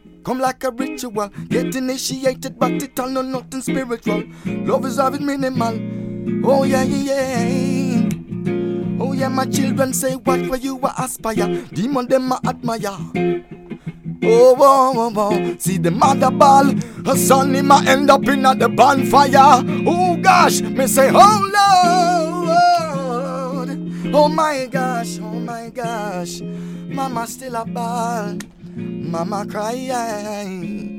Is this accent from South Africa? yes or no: no; Kenya; I'm a Kenyan artist.